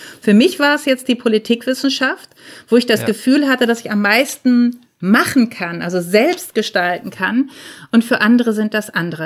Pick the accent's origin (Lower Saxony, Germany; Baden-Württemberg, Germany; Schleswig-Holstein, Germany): Schleswig-Holstein, Germany; Lübeck; Für mich als Norddeutsche, die aus Lübeck kommt oder aus der Nähe davon, ist das einfach wirklich sehr süddeutsch.